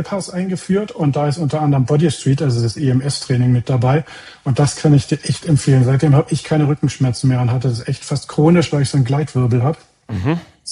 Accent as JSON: {"language": "German", "region": "Baden-Württemberg", "country": "Germany", "said": "Ich komme aus Südbaden. Du kennst es ja, da heißt das ganze Fasching."}